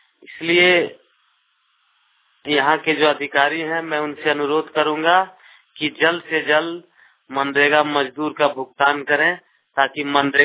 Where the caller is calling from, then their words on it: Ghaghi, Jharkhand, India; मैं ग्राम घाघी प्रखंड देवघर जिला देवघर से बोल रहा हूँ।